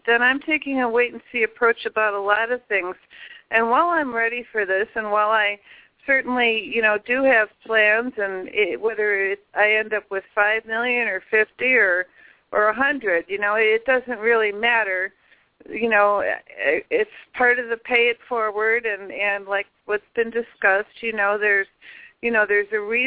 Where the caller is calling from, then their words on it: Illinois, United States; I'm calling from Illinois.